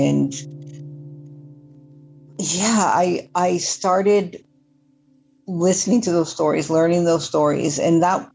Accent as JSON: {"language": "English", "region": "Scotland", "country": "United Kingdom", "tie": "born or raised there", "also_born_or_lived": "Canada", "said": "And I was in more southern Scotland, and then"}